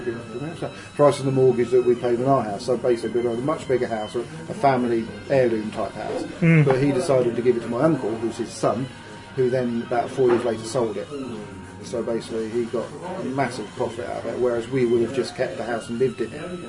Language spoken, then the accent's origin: English; Cowes, South East England, United Kingdom; the house I grew up in Barron Road in Cowes